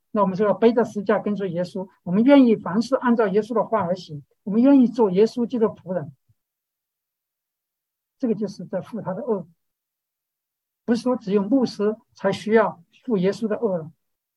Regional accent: Sichuan, China; 那我是小时候在农村长大的，我知道四川那个农村那个牛耕地的时候呢

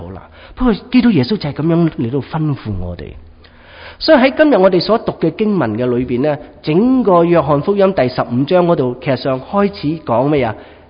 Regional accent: China; 特别我们中国人所以呢，就是我们留些什么给我们的下一代啊？

